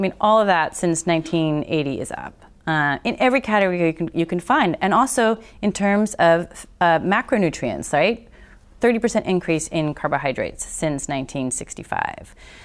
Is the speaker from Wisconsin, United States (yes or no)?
no; Berkeley, California, United States; Yeah. Well, you know, I grew up in Berkeley, California